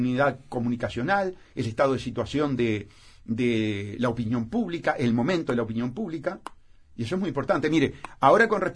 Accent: Castile and León, Spain; la vi hacer porque soy de Sayago, vi poner los ladrillos de...

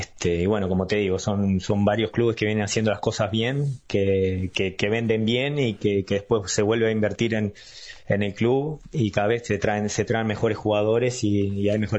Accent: Punta Gorda, Montevideo, Uruguay; Y soy en la adolescencia en Punta Gorda, la verdad que fui bastante nómade también

